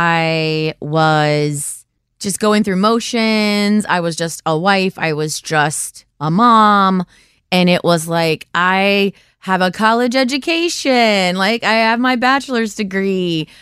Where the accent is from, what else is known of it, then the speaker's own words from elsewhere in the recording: Ohio, United States; I am from Ohio. I live in Cincinnati. I've been back here since 2004.